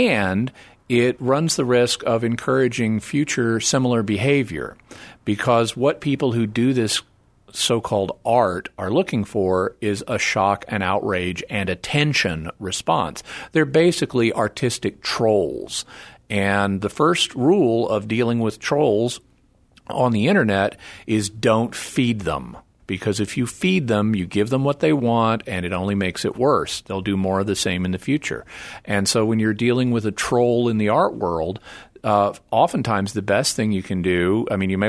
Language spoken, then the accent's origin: English; Arkansas, United States; also born or lived in Texas; I was born in Texas, raised in Arkansas, and I have most of my family is in Texas, so I go back and forth a lot.